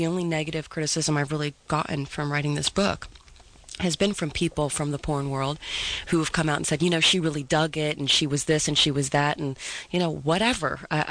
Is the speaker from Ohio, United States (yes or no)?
yes; Steubenville, Ohio, United States; growing up in Steubenville and sort of a small-town girl